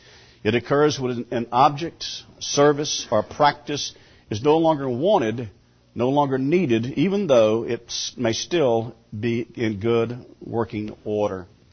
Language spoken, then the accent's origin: English; Hattiesburg, Mississippi, United States; Historically, going back to growing up in Hattiesburg, Wednesday night was the most poorly attended service in the church.